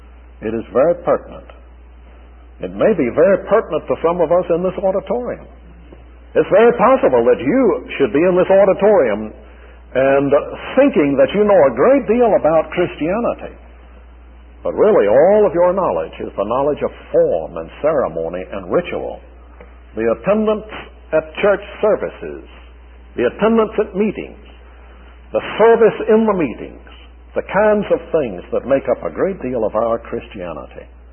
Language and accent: English; Charleston, South Carolina, United States; I read an amusing story about a man who was fishing in my hometown of Charleston